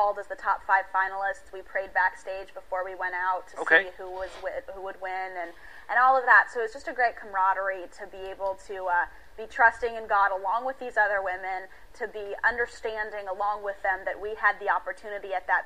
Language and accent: English; Nebraska, United States; And I was from Nebraska